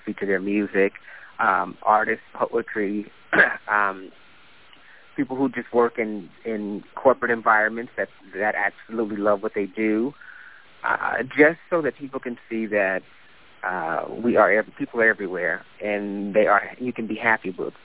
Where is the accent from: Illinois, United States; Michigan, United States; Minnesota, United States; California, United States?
California, United States; Oakland; also born or lived in San Francisco; Born in San Francisco, California, lived in Oakland across the bay, went to college at Pepperdine University down in Malibu just outside of Los Angeles